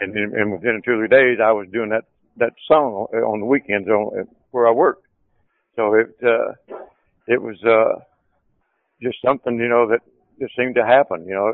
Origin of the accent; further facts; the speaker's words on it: Arkansas, United States; We're both from Arkansas, both Cherokee Indian, both Pisces, both raised in the same religious background